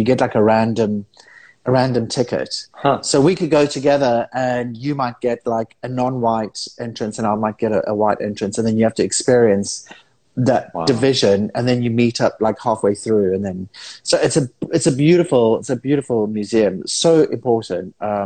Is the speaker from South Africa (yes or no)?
yes; South Africa; And I grew up in South Africa, born in 1972.